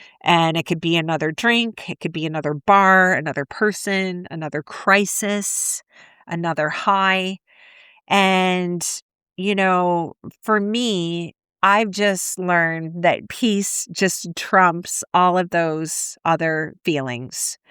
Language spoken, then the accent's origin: English; Ireland; I'm Irish